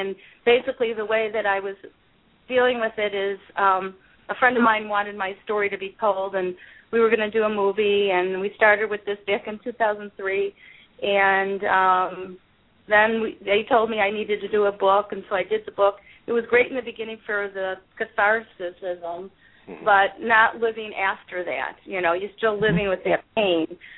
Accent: Pittsburgh, Pennsylvania, United States; born there; I was born in Pittsburgh. I'm an adoptee, and my birth mother was Jewish, and my birth father was Irish.

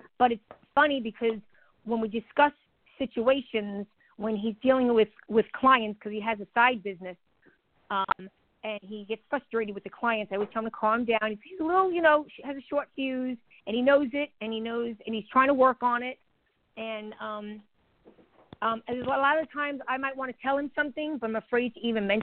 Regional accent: New York, United States; now in Florida, United States; I'm from Florida. Actually, I'm from New York, but I live in Florida.

